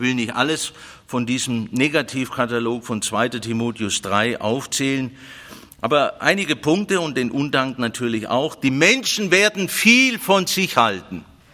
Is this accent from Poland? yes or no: no; Baden-Württemberg, Germany; Als Schwabe habe ich es ja gerade noch geschafft.